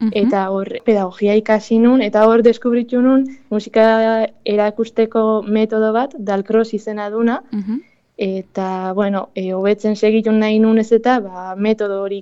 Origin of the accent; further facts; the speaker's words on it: Lesaka, Navarre, Spain; Lesakan musika eskolan hasi nintzen txikia nintzenean hango aur gehienak bezala